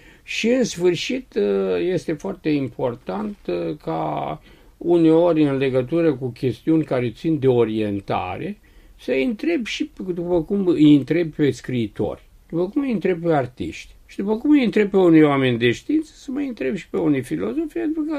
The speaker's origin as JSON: {"language": "Romanian", "region": "Transylvania", "country": "Romania", "tie": "born there", "said": "Eu m-am născut în Ardealul de Nord"}